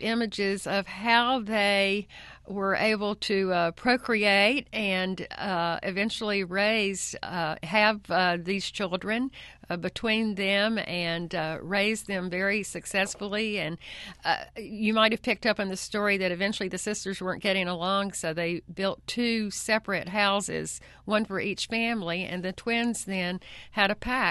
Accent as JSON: {"language": "English", "town": "Mount Airy", "region": "North Carolina", "country": "United States", "tie": "born or raised there", "said": "but for me, as a child growing up in Mount Airy, I couldn't go walk the streets of Main Street without somebody stopping even me as a little child"}